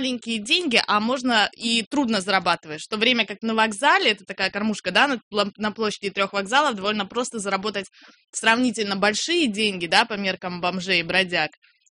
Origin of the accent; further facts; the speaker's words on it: Ukraine; сама я из Украины, вот, у меня украинское гражданство